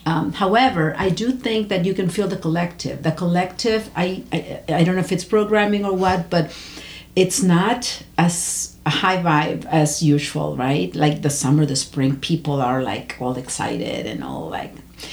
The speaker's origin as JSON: {"language": "English", "region": "Lima", "country": "Peru", "tie": "born or raised there", "said": "But I also, growing up in Lima where the sun never comes out before noon, it's the time that you feel more energized"}